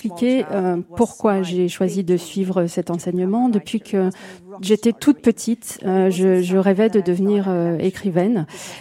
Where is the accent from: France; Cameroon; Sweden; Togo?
Sweden; Fjällbacka, Västra Götaland; j'ai choisi de placer mes romans à Fjällbacka, qui est la ville dans laquelle j'ai grandi.